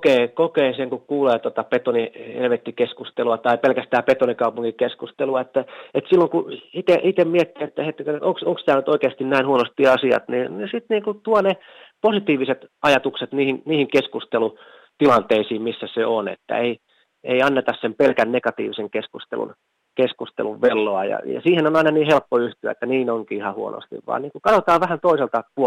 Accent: Kouvola, Kymenlaakso, Finland; also born or lived in Helsinki; Helsingissä kävin syntymässä, mutta lapsuuteni ja nuoruuteni on saanut viettää Kouvolassa ja niin kuin Kouvolan niin kuin nykyisen Kouvolan keskustan alueella on käynyt kouluja ja Kuusankoskella lukion ja lapsuuden kesät viettänyt tuolla Jaalassa ja nykyisin mökkeille Valkealassa.

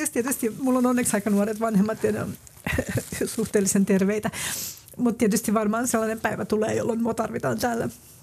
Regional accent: Helsinki, Uusimaa, Finland; Mä oon kasvanut Töölössä.

